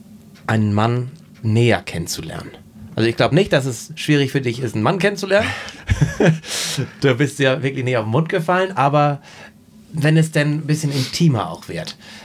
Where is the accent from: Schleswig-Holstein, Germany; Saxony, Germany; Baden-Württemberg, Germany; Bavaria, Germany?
Schleswig-Holstein, Germany; Husum; Also du fühlst dich sehr akzeptiert, auch bei uns in Husum in Nordfriesland, von der Gesellschaft.